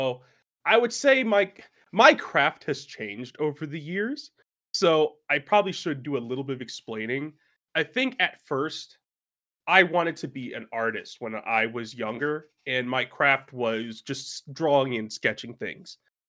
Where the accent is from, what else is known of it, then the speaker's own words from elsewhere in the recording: Baltimore, Maryland, United States; I was born in Baltimore, Maryland, you know. I was in the city for a bit. That's where I lived with most of my friends and family growing up